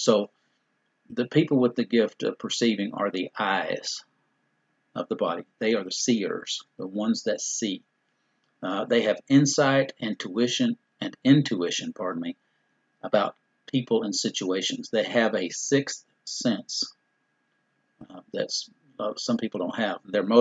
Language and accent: English; Dallas, Texas, United States; And I'm a Texas Rangers fan, and I'm a Dallas Mavericks fan because I'm born and raised in Dallas, and those are my teams.